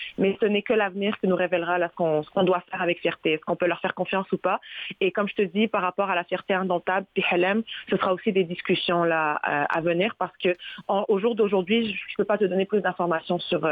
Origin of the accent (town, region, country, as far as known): Trois-Rivières, Quebec, Canada; born or raised there